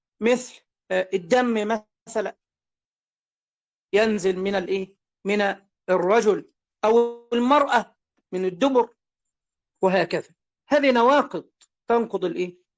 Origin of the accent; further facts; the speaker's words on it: Egypt; أنا صليت العصر الآن عندنا في مصر